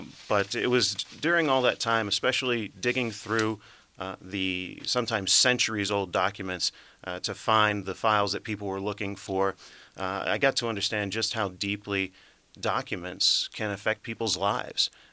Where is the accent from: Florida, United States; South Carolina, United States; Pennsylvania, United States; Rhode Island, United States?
South Carolina, United States; now in Spokane, United States; I grew up in South Carolina in the Hill Country, not far from the Appalachians, just as we sit in the shadow of the Rockies here. Very agricultural area